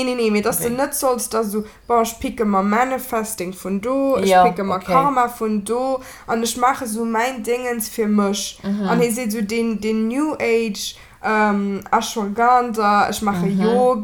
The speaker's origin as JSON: {"language": "German", "country": "Austria", "said": "als Österreicher"}